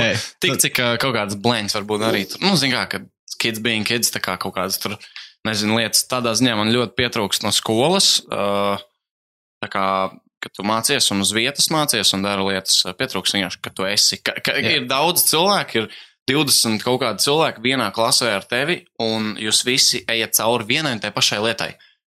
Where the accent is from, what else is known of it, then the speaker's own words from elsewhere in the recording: Ozolnieki, Jelgava, Latvia; also born or lived in Riga; es esmu no Ozolniekiem orģināli tā, tīri, kur man draugi visi un kur visi video visi vienmēr tapis. Jā, es Ozolniekos nomācījos līdz 3. klasei. Tad Jelgavā gadu, un tad no 5. Līdz sanāk 9. ieskaitot Rīgā centrā es mācījos.